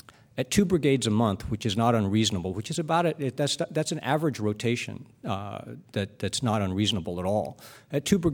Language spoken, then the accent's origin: English; California, United States; I am Californian by birthright, Northern California specifically